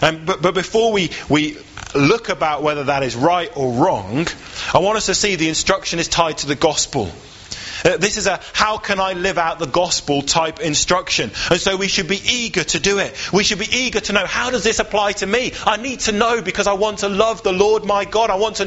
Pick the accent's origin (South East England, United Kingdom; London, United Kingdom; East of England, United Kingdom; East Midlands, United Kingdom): East Midlands, United Kingdom; Leicester; born there; also born or lived in Manchester / Reading; I was born in Leicester, we moved to Manchester, we moved down to Reading.